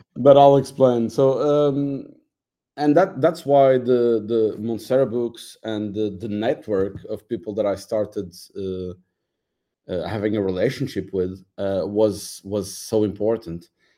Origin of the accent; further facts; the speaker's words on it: Madeira, Portugal; also born or lived in Lisbon; No, I'm a Madeiran. My families are from here. I was born in Lisbon, but that was just an accident because my parents were studying there at the time.